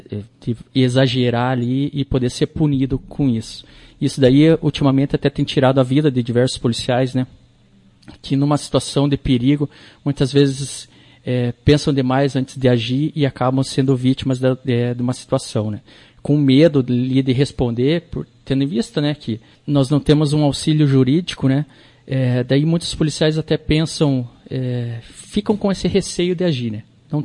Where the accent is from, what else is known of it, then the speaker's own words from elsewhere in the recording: Ponta Grossa, Paraná, Brazil; Não, eu sou de Ponta Grossa, trabalhei na região de Ponta Grossa também, Curitiba e Guarapuava.